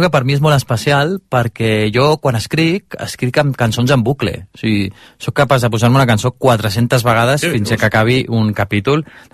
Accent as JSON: {"language": "Catalan", "town": "Barcelona", "region": "Catalonia", "country": "Spain", "said": "jo vinc de Barcelona"}